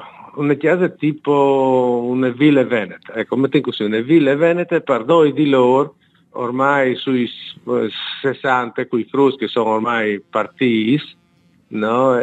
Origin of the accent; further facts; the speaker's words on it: United States; Italian is a second language; moved away as an adult; Allora, io ho quasi 50 votanti e sono dagli Stati Uniti